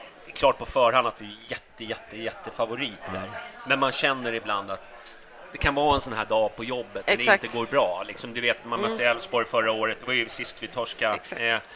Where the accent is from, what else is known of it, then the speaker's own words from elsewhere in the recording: Järfälla, Stockholm County, Sweden; Jag är från Järfälla.